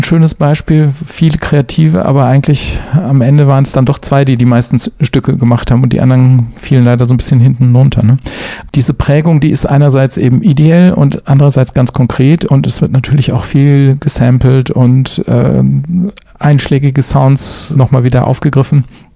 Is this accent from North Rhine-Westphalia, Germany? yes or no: yes; Iserlohn, North Rhine-Westphalia, Germany; Ich bin in Iserlohn im Sauerland aufgewachsen